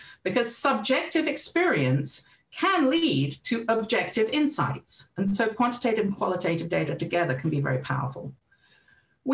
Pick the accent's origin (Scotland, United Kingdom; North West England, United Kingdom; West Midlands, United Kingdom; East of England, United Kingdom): East of England, United Kingdom; Cambridge; I grew up just outside of Cambridge in the UK.